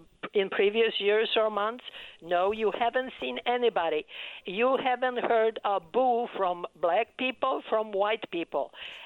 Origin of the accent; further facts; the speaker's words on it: Poland; accent: Polish; English is a second language; moved away; Polish. Yes, you are hearing Polish.